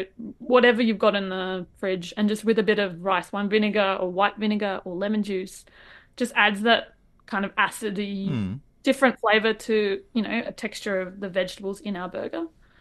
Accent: Australia; Being an Aussie, we do call them shallots.

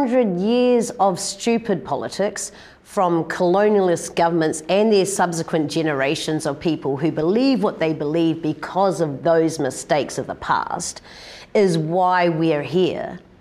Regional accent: Christchurch, Canterbury, New Zealand; And I remember growing up in Christchurch

